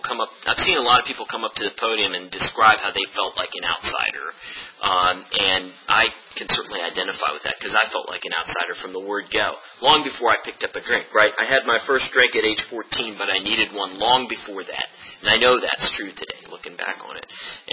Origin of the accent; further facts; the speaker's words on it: Baltimore, Maryland, United States; born there; I was born in Baltimore, Maryland, to Muslim parents. And I was raised as a Muslim.